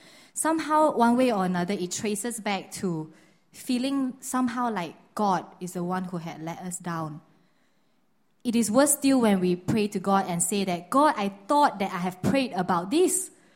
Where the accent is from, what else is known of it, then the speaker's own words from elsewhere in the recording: Malaysia; So growing up in Malaysia, it is quite known that the Malaysia security is not as good.